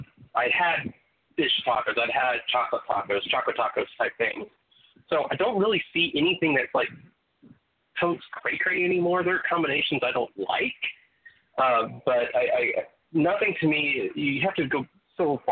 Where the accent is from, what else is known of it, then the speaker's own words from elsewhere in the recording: the South, United States; you know, growing up in the South with that, it's kind of hard to be, you know, overly shocking with that.